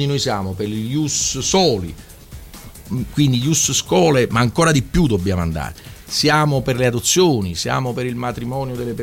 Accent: Naples, Campania, Italy; un po' perché sono napoletano e non faccio mai

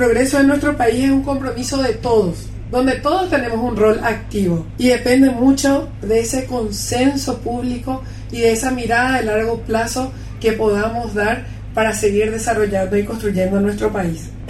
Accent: Paraguay; Estamos llamados a grandes cosas como paraguayos

